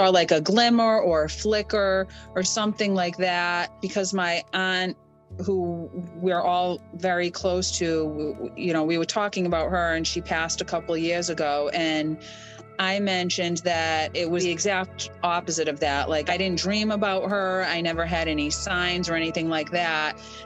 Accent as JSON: {"language": "English", "town": "Worcester", "region": "Massachusetts", "country": "United States", "said": "I'm from Worcester, Massachusetts."}